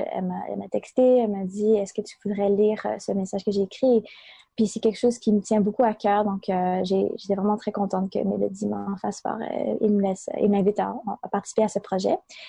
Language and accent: French; Montreal, Quebec, Canada; j'ai grandi au Québec, à Montréal, ici. Puis, j'ai une forte appartenance à la culture canadienne, québécoise, mais aussi à ma culture chinoise.